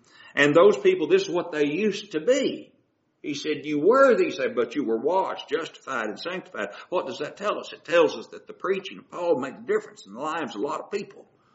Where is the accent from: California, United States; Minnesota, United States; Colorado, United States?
California, United States; Well, I'm from California. You can just see folks back up, can't you?